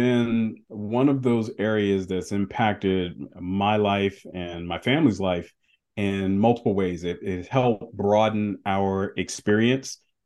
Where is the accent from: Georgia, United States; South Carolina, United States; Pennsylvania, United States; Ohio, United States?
South Carolina, United States; Charleston; if I only had the context of where I grew up here in Charleston, South Carolina.